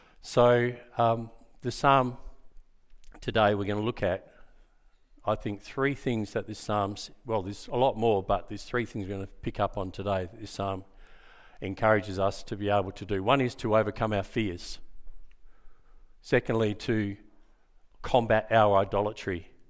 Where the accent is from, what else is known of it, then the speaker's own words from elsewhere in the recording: Hamilton Hill, Western Australia, Australia; now in Darlington, Australia; Loving living in the hills. I'm a Fremantle boy. I grew up in Hamilton Hill, and the last, I don't know, 12, 13 years, been living in Darlington.